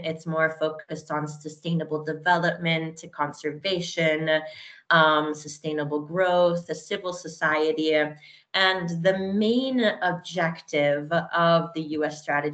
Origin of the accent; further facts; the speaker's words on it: United States; And I've had several people ask me, as an American, how do I think these elections are going to go?